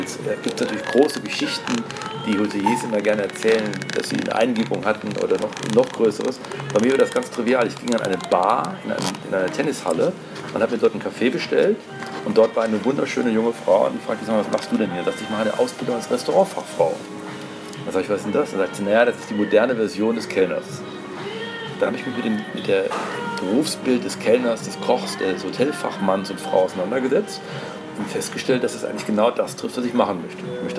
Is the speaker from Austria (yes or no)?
no; Rhineland, Germany; Ich bin gebürtiger Rheinländer, bin in Rheinland aufgewachsen